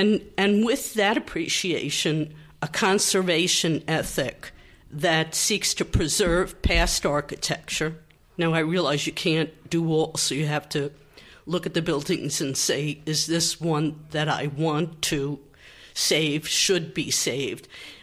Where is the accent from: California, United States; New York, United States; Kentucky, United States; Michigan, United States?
New York, United States; Brooklyn; Brooklyn.